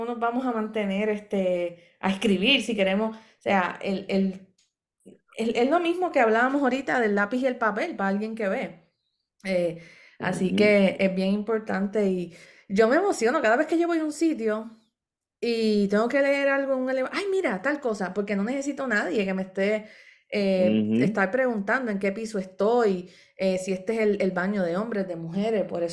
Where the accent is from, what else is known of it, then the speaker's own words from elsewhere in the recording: Comerío, Puerto Rico; El Trovador … que es de mi pueblo, de Comerío.